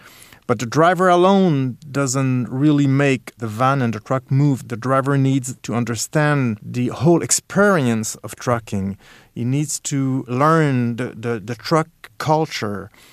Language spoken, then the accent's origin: English; Montreal, Quebec, Canada; I'm a publisher from Montreal, and I'm also a writer.